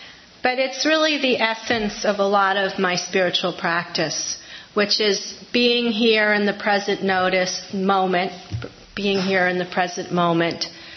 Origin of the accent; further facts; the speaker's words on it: New York City, New York, United States; when I grew up in New York City, I lived in this Irish Catholic, Irish Italian, and then there was a smattering of Jewish people.